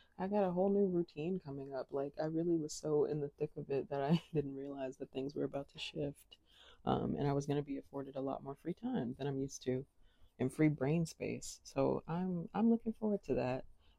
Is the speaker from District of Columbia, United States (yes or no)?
yes; Washington, District of Columbia, United States; Free DC, my hometown. That city.